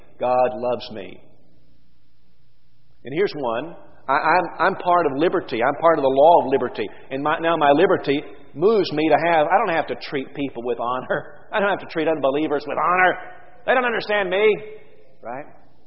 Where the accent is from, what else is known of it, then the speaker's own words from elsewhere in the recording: United States; I enjoy the privilege of being an American. I love being an American, and being an American has attached to it so many different blessings.